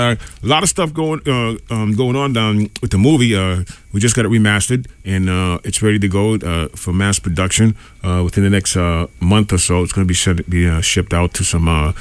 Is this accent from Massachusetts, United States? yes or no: yes; Wareham, Massachusetts, United States; you actually did some work with him for that Grown Ups 2 in my hometown of Wareham